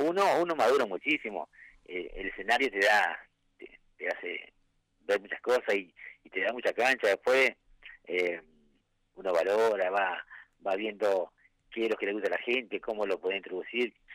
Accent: Gualeguay, Entre Ríos, Argentina; Somos de Gualeguay, tocamos siempre en Gualeguay

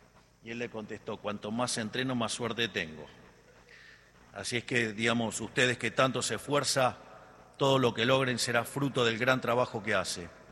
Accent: Argentina; quiénes somos como argentinos. Un pueblo creativo y trabajador

